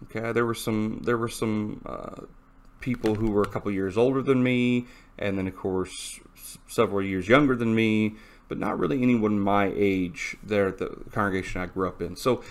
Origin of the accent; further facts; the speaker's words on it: Columbia, South Carolina, United States; There's not a whole lot of faithful people in Columbia, where I grew up.